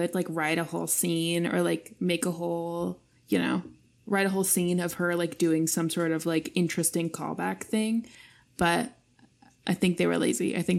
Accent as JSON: {"language": "English", "region": "Utah", "country": "United States", "said": "I mean, well, I'm from Utah"}